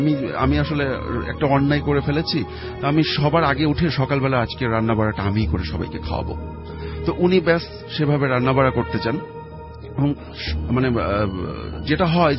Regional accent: Kamarkhali, Dhaka Division, Bangladesh; now in Uttara, Bangladesh; আমি এসেছি উত্তরা থেকে। আমার যে স্টোরিটা এটা হচ্ছে আমার গ্রামের বাড়ি রাজবাড়ির কামারখালিতে

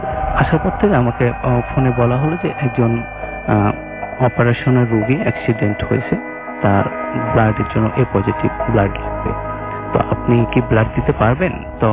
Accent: Chapainawabganj, Rajshahi Division, Bangladesh; now in Dhaka, Bangladesh; আমার home district Chapainawabganj যেটাকে বলে, আমার হোম ডিস্ট্রিক্ট চাঁপাইনবাবগঞ্জ।

